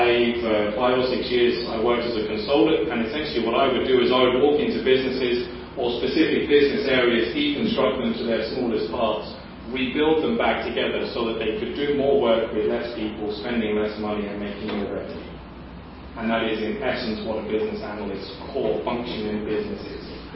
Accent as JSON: {"language": "English", "region": "England", "country": "United Kingdom", "lives_now": "Canada", "said": "I am an Englishman living in Canada, working in America."}